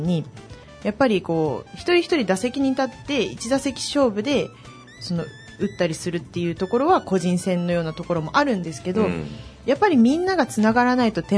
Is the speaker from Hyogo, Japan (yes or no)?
no; Oita, Japan; 同じ大分県出身なんですごく